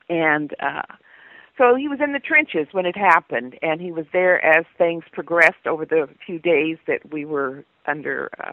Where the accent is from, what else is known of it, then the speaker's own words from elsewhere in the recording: Los Angeles, California, United States; I grew up in Watts. We met at Fremont High School.